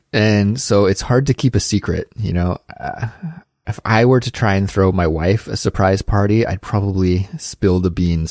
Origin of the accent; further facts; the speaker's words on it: Canada; now in South Korea; when I was a kid and growing up in Canada